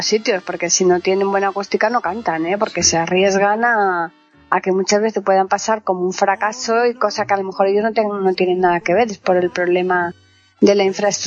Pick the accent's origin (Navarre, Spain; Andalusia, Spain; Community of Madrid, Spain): Andalusia, Spain; Alcalá de Guadaíra; A lo mejor era de mi pueblo, de Alcalá de Guadaíra, de Sevilla.